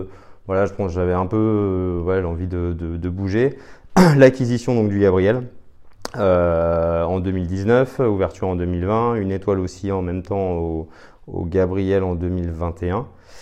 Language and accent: French; Angers, Pays de la Loire, France; moi, je suis originaire d'Angers, fils d'entrepreneur dans le bâtiment